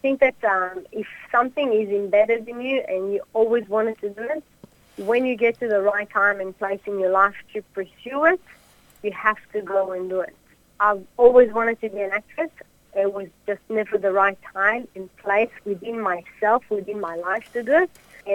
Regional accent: Israel; also born or lived in Australia; now in Sydney, Australia; I'm an Israeli actor / Australian. I was born in Australia, but I grew up in Israel. Once I finished my army service, I came back to Australia. I've been here for nearly 19 years. And I live in Sydney

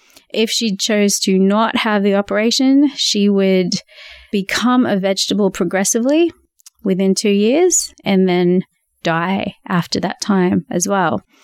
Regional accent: South Africa; born there; I was born in South Africa. My first name is actually French. My surname is Tamil.

